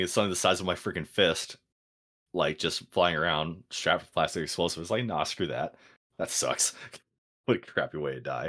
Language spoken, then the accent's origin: English; Oregon, United States; So, you know, I grew up in Oregon. We had, you know, public land.